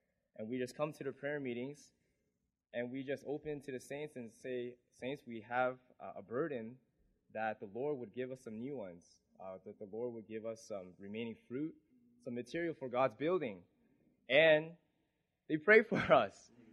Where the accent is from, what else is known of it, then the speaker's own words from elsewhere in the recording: Vancouver, British Columbia, Canada; I'm from Vancouver, Canada.